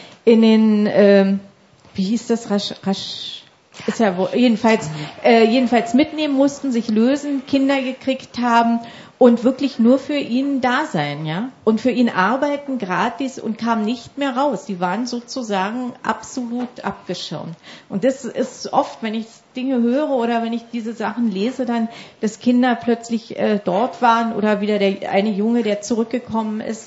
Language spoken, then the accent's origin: German; Berlin, Germany; ich komme aus Berlin, ja, und bei uns war dann diese Mauerstadt